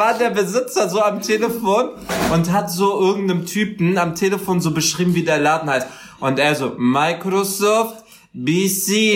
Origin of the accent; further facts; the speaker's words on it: Berlin, Germany; also born or lived in Saudi Arabia; ich komme aus Syrien. Mhm. Nein, meine Eltern kommen aus Syrien, aus Aleppo. Und ich bin aber hier in Berlin geboren. Ich bin in Saudi-Arabien und in Berlin aufgewachsen.